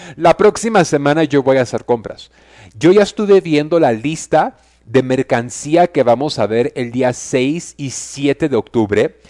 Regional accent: Mexico; Y como buen mexicano, cuando nos ponemos a dieta

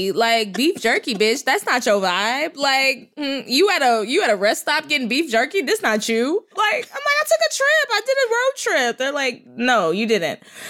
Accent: Texas, United States; nah, I'm from Texas.

